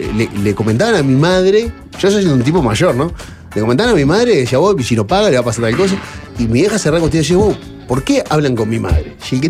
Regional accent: Uruguay; Yo, como tantos uruguayos, durante la crisis me fui a Clearing.

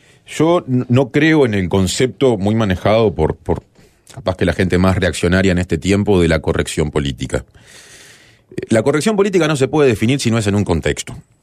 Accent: Montevideo, Uruguay; soy un montevideano blanco, de clase media, con buenos ingresos, con buenos vínculos

